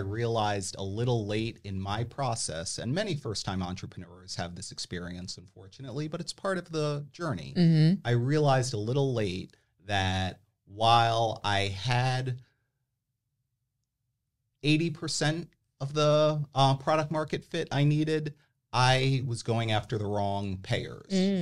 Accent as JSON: {"language": "English", "region": "New Jersey", "country": "United States", "said": "So I'm originally from New Jersey, as we had shared before."}